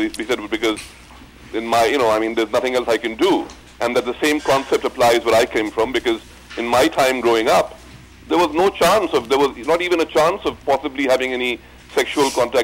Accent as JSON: {"language": "English", "country": "Bangladesh", "said": "I'm from a place called Bangladesh."}